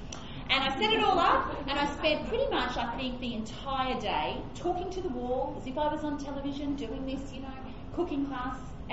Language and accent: English; Sydney, New South Wales, Australia; now in Orange, Australia; So my husband and I grew up in Sydney, and then we moved to Orange, which is 4 hours west of Sydney